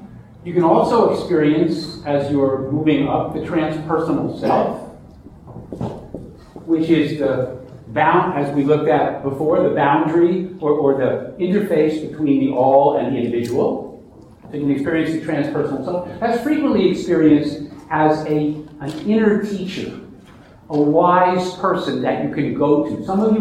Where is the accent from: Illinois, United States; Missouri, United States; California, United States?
Missouri, United States; Most of you know that I come from a science background, and I'm from Missouri.